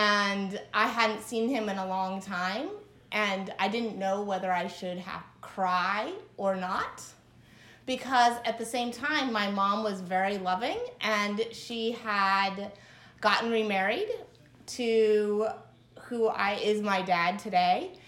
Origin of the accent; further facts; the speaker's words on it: Santa Clara, California, United States; And for the first 5 years of my life, I grew up in the Bay Area around Santa Clara.